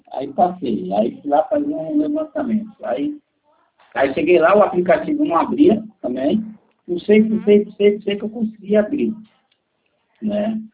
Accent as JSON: {"language": "Portuguese", "town": "Santo André", "region": "São Paulo", "country": "Brazil", "said": "Nossa, eu sou de Santo André, ABC."}